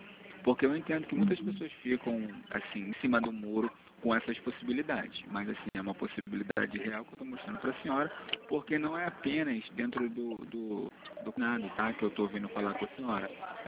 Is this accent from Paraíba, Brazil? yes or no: no; Rio de Janeiro, Brazil; É DDD21, que eu sou do Rio, tá?